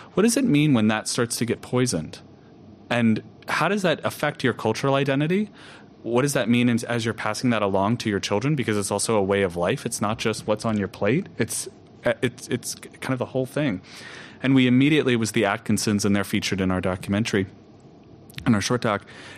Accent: the South, United States; I'm from the South originally, and it felt like I was meeting a Southerner, because he immediately invited us over for dinner.

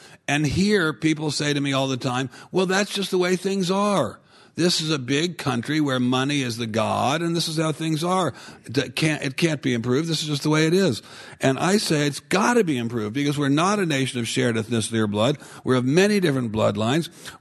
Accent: Washington, District of Columbia, United States; But, you know, I guess we do learn a little bit of history growing up in Washington, D.C., as I did.

